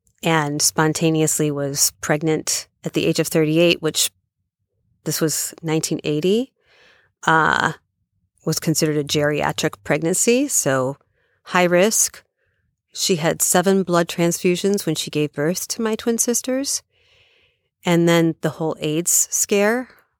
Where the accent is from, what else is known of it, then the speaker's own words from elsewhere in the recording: Michigan, United States; my husband is Jimmy, and we live here in California, but we're from the Midwest. And so, come to find out, Lisa, your wife, is from Michigan. I'm from Michigan.